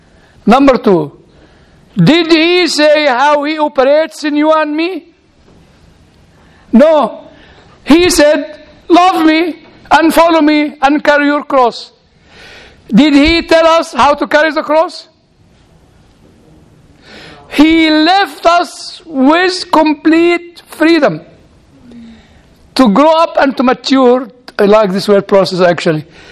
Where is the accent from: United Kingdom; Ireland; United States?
United Kingdom; Don't forget, I'm British. I don't understand.